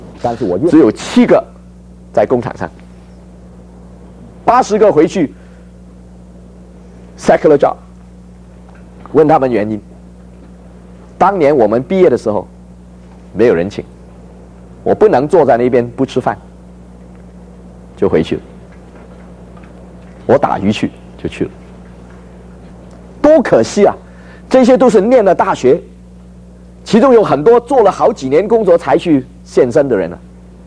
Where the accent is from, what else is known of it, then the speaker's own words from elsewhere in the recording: Hong Kong; now in United States; 到我们长大的时候，我们在香港长大，变成中国人了。